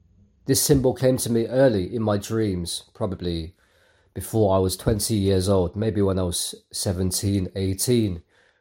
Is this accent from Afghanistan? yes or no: no; Hong Kong; first language Cantonese; I'm Cantonese. My family's from Hong Kong. I'm from Hong Kong.